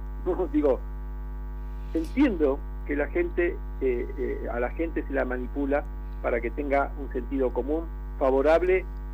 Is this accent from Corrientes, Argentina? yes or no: no; Chubut, Argentina; soy Lonco de Lof Piñalmahuica. Lof, una comunidad que queda en la zona de lo que hoy es provincia de Chubut.